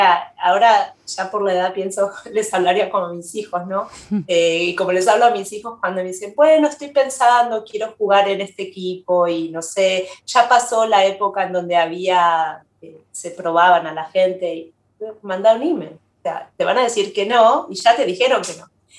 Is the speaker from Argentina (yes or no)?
yes; Buenos Aires, Argentina; moved away; Yo hace más años estoy acá que los que me fui de Buenos Aires, de Argentina. Acá sigo siendo la extranjera. Cuando voy a Buenos Aires soy una gringa